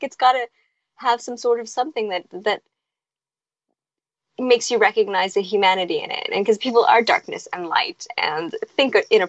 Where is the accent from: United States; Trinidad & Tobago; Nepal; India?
Trinidad & Tobago; because, you know, I'm from Trinidad and, you know, Trinidadians can't take anything seriously.